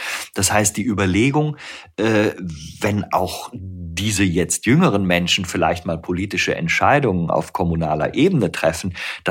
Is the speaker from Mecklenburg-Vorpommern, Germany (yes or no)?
no; North Rhine-Westphalia, Germany; born there; also ich bin ja Rheinländer, ich bin im Rheinland geboren